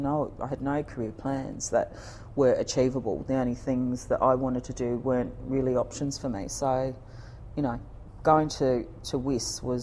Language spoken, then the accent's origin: English; Adelaide, South Australia, Australia; Adelaide, the Queen Victoria Hospital in 1970. I grew up in the suburbs of Gillis Plains, Fairview Park and Clearview.